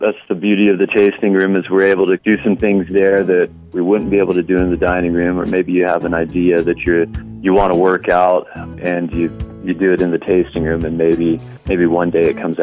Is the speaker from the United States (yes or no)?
yes; Nashville, Tennessee, United States; I grew up in Nashville, Tennessee, so I definitely have that connection to the South and really enjoy that type of cuisine.